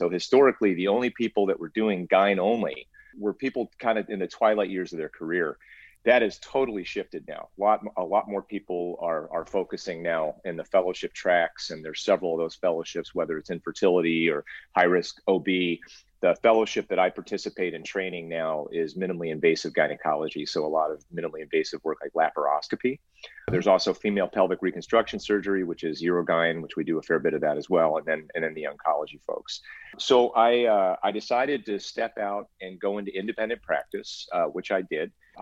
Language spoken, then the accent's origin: English; Cincinnati, Ohio, United States; I grew up in Ohio, actually. So I'm a Midwest kid.